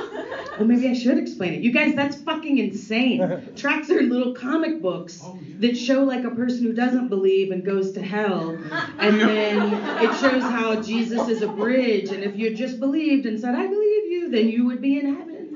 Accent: United States; So I was only a junior there, so I wasn't Rus, but I was from America, so I was a bit of a celebrity.

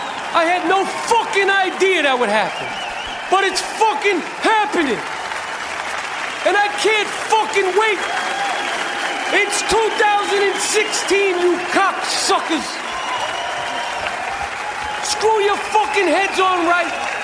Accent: Bronx, New York, United States; Listen, I'm from the Bronx. I'm gonna be fucking honest.

